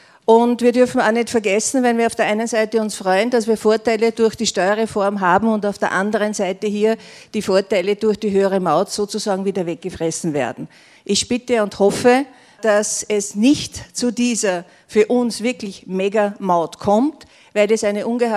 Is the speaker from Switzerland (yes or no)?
no; Lower Austria, Austria; Als Niederösterreicherin, Vertreterin eines weiten Landes, kommen gerade die Nachteile voll zum Tragen.